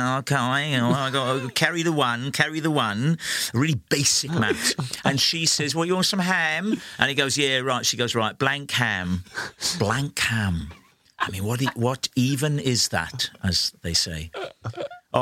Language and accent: English; Port Talbot, Wales, United Kingdom; I grew up in South Wales, Port Talbot